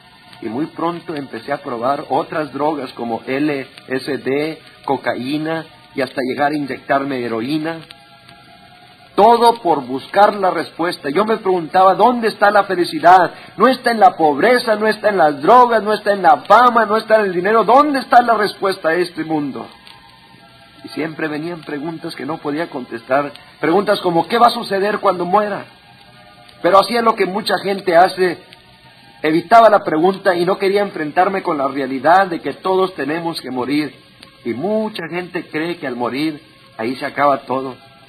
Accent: Kingsville, Texas, United States; Empezaré por contarles que me crié en Kingsville, Texas.

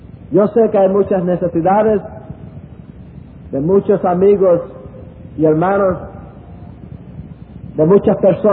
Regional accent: Puerto Rico; Fui criado en Puerto Rico, en un hogar en que mis padres estaban envueltos en la brujería.

